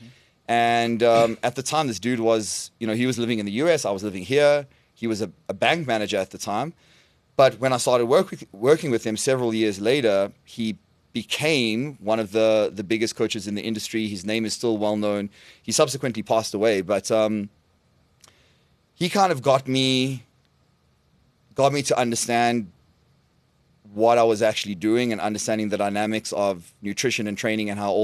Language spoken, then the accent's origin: English; Johannesburg, Gauteng, South Africa; Okay, well, I'm from here, born in Johannesburg, and I got into fitness